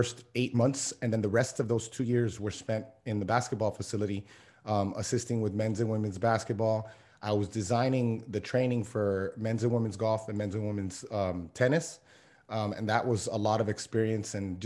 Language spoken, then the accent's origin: English; Miami, Florida, United States; Yeah, I mean, I grew up in Miami. I've always been into sports, athletics, nutrition, all that stuff.